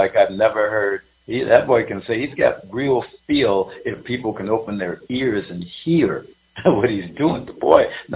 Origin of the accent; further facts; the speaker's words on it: United States; You know, I'm an American, not a Russian.